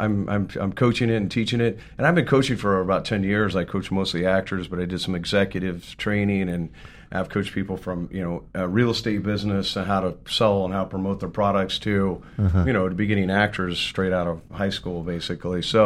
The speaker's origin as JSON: {"language": "English", "town": "Dodge City", "region": "Kansas", "country": "United States", "moved": "yes", "said": "I'm literally from Dodge City, Kansas, so I got the hell out of Dodge."}